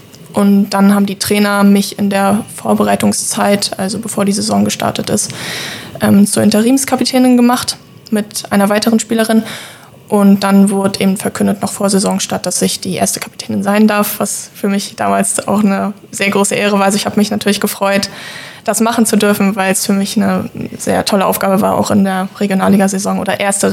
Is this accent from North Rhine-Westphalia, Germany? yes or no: no; Rügen, Mecklenburg-Vorpommern, Germany; now in Rostock, Germany; ich bin 23 Jahre alt geworden, wohne aktuell in Rostock, bin aber aufgewachsen auf Rügen in einem ganz kleinen Dorf.